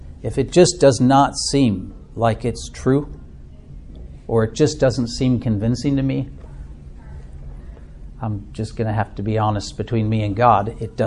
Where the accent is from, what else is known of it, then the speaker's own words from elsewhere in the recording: Minnesota, United States; now in Alabama, United States; to mount a defense of why I'm a Minnesotan, you know. But of course, I'm now an Alabamian. We've lived here since the late 90s and are very happily Alabamians now.